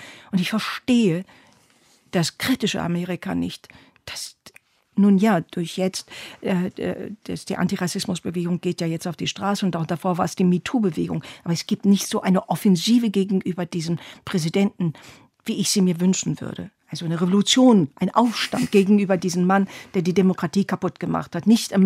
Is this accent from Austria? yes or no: no; Turkey; ich bin eine 7-jährige Türkin, aber ich bin eben auch eine sehr alte Deutsche geworden. Und ich bin beides in jedem Atemzug.